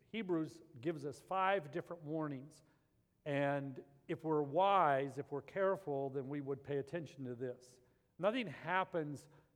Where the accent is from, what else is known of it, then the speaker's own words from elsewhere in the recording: Albuquerque, New Mexico, United States; when I grew up in Albuquerque, there was fire warnings.